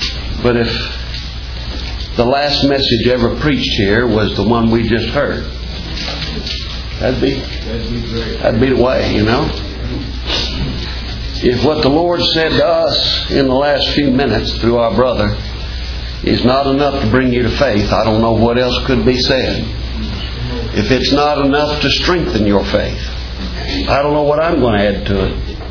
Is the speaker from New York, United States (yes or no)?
no; West Virginia, United States; For me, kind of going back to the area I came from. I was raised mostly in West Virginia. Come down here among the mountains. I live in the flatlands right now.